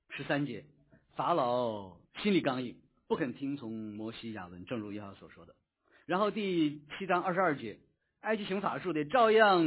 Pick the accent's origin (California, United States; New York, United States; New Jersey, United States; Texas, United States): New York, United States; 纽约州，我来自纽约州